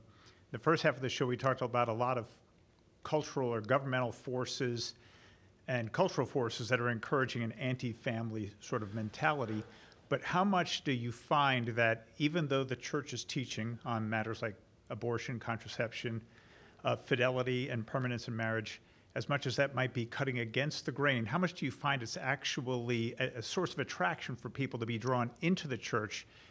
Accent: Birmingham, Alabama, United States; I'm from Birmingham, Alabama.

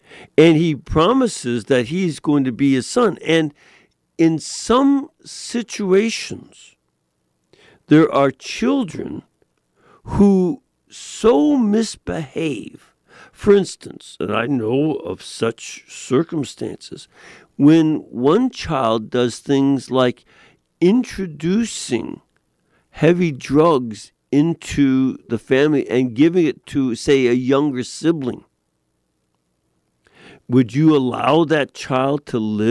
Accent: Chicago, Illinois, United States; I'd been there to visit, but I'm not from there. I'm originally from Chicago.

